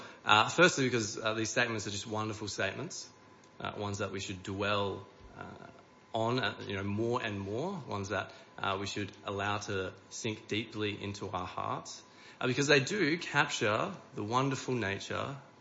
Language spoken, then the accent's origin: English; Perth, Western Australia, Australia; Yep, so I'm from Perth. I live in Perth and I live in the hills up in Rolleystone or that sort of area.